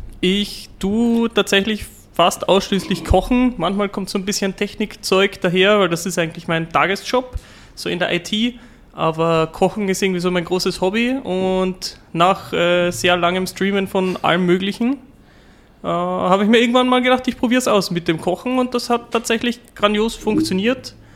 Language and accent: German; Klagenfurt, Carinthia, Austria; accent: Carinthian; Also ich komme ursprünglich aus Klagenfurt und ich habe tatsächlich angefangen mit Dialekt